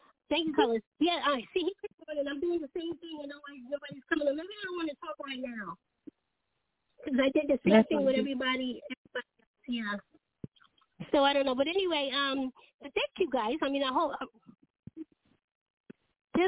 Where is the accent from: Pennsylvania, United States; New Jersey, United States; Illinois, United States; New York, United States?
New York, United States; Bronx; Okay, I came from the Bronx, New York, so we got a little something coming here.